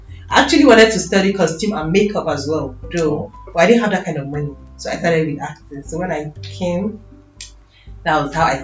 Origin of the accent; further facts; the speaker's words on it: Sokoto, Nigeria; Yeah, I grew up in Sokoto.